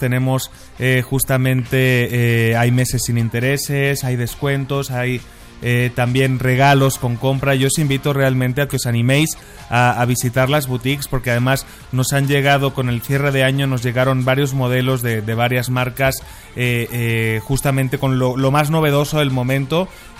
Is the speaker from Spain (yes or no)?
yes; Barcelona, Catalonia, Spain; Yo soy de Barcelona. Exacto. Y los catalanes tenemos la misma fama que los regios.